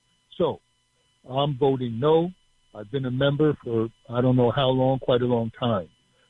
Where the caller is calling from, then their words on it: New Jersey, United States; Yes, so I'm calling from New Jersey, WBAI.